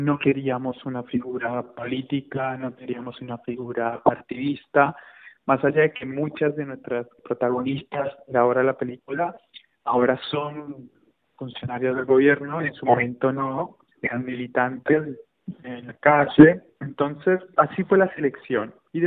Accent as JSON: {"language": "Spanish", "country": "Colombia", "moved": "as an adult", "lives_now": "Buenos Aires, Argentina", "said": "Soy colombiano. Ya a los 18 años migro a Buenos Aires, vengo a estudiar cine"}